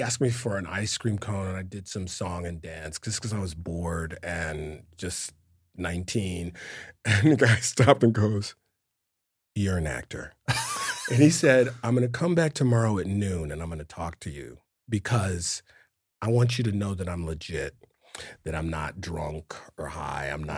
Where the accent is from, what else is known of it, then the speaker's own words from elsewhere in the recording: Detroit, Michigan, United States; growing up in Detroit, is at a very young age, I was fixated on, I'm getting the fuck out of this town, and I'm going to get famous.